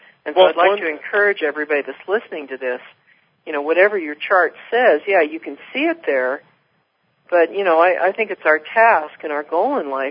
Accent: San Francisco, California, United States; And maybe because I grew up in San Francisco, but I never got it.

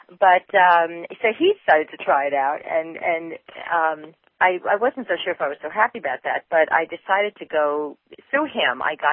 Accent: New York City, New York, United States; moved away as an adult; now in San Francisco, United States; I'm originally from New York, and I came to San Francisco in about 1972 after spending a bit of time in college, art college, and then regular college, majoring in psychology.

